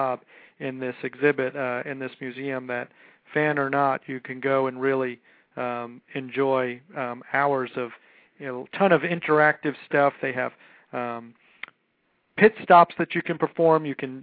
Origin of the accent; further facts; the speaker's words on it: New York, United States; now in Raleigh, United States; I'm a New Yorker originally. I don't know if I mentioned that. And I moved to Raleigh about 4 years ago, and Raleigh is North Carolina's capital city